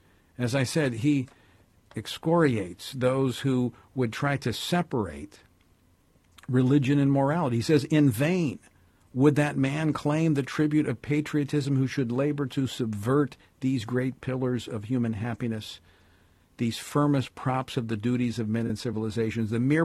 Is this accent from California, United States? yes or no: no; Louisiana, United States; since I was in first elected to office 20 some years ago, in my home state of Louisiana